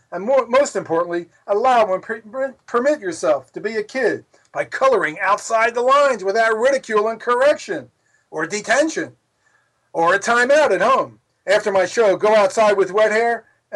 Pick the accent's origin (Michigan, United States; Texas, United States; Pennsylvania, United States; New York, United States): Pennsylvania, United States; Philadelphia; Loves me for many reasons, one being I'm from Philly, the home of boxing legend Smokin' Joe Frazier.